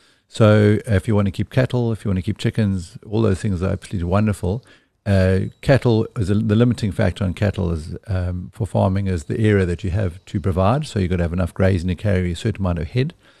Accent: Eastern Cape, South Africa; born there; I've lived on Fairview since I was 6 years old. I was born in the Eastern Cape, but my folks were from here originally. And since I was six, and I'm quite close to 53 now

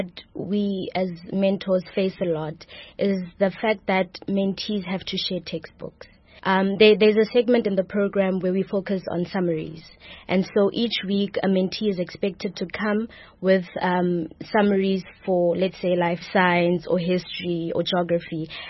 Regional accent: Sharpeville, Gauteng, South Africa; now in Grahamstown, South Africa; I'm originally from Gauteng in the Vaal, in Sharpeville. I went to primary school in Vanderbijl in the Vaal.

